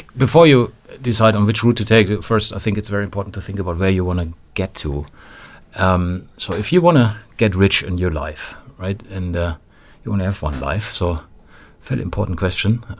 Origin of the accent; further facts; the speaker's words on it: Hemer, North Rhine-Westphalia, Germany; English is a second language; I started in a small town in Germany. So I grew up in Hemer, which is near Dortmund